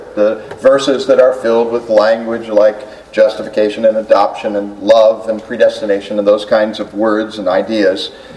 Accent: United States; I know it's true that we as an American people have all kinds of ailments, illnesses, anxieties, and stresses.

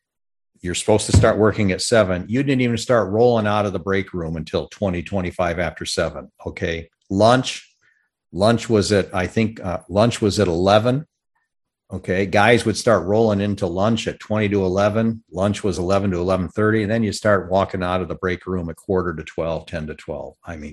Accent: Michigan, United States; now in San Antonio, United States

